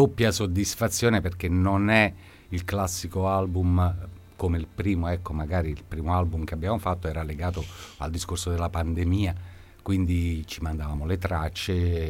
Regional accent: Basilicata, Italy; Lucano. Quindi saranno anche le comuni, diciamo, origini meridionali.

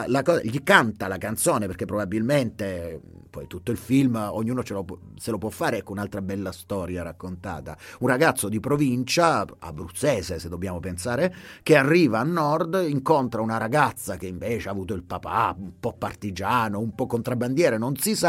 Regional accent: Ticino, Switzerland; E quindi anche solo come ticinesi, a un certo punto dovremmo andarne fieri

